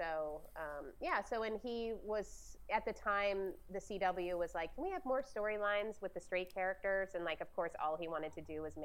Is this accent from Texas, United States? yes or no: no; Ohio, United States; He's from Indiana. I'm from Ohio.